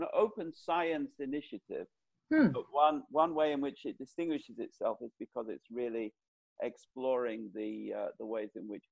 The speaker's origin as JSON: {"language": "English", "country": "United Kingdom", "accent": "British", "said": "I think my British accent saves me from jury duty."}